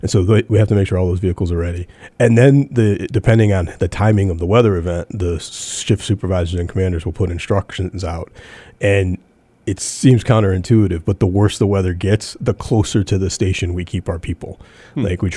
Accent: Pittsfield, Massachusetts, United States; So I grew up in Pittsfield. I own a home and live, a couple hundred yards from the house I grew up in the same street.

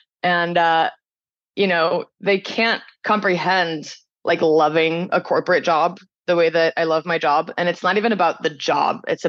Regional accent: California, United States; So I grew up actually like in the Bay Area. My father was in Silicon Valley from the 80s.

